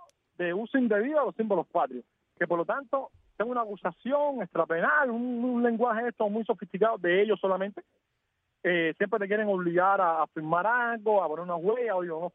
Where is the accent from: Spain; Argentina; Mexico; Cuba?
Cuba; y como cubano, y como defensor de la libertad, por encima de todo